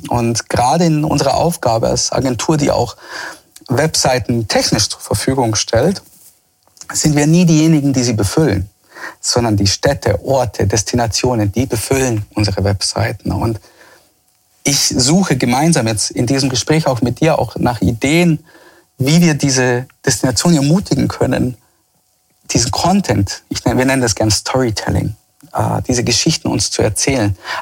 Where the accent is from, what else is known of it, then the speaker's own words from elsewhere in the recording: Bosnia & Herzegovina; Du weißt ja auch, ich komme ursprünglich aus Bosnien, ja.